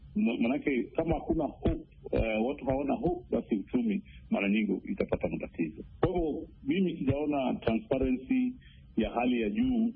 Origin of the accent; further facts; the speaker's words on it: Kenya; Mimi kama Mkenya wa kawaida sioni afueni